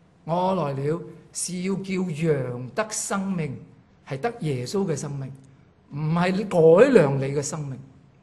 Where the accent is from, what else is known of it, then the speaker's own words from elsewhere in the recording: Hong Kong; 我们香港人经常都是这样说的。